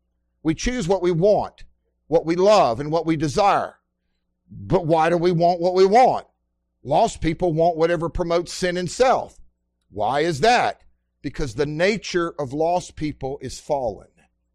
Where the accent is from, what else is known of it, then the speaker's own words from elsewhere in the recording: Mississippi, United States; And so I had this name tag that I came from Mississippi.